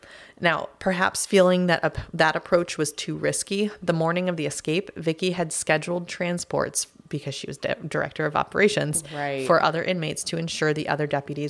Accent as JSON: {"language": "English", "town": "Boston", "region": "Massachusetts", "country": "United States", "said": "My mouth didn't form correctly. I'm from the Boston area."}